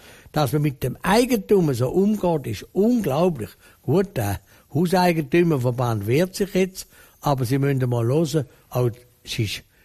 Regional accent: Switzerland; sind wir Schweizer hätten eine gute Ausgangslage.

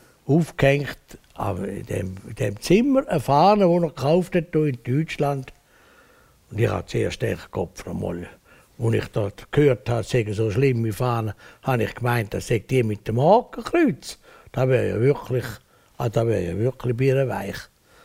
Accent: Switzerland; Ich bin immer zurückhaltend. Wir sind Schweizer Politiker.

